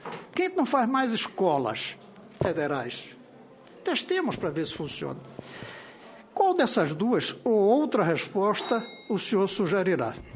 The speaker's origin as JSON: {"language": "Portuguese", "region": "Pernambuco", "country": "Brazil", "said": "Não sou tão modesto assim, como pernambucano."}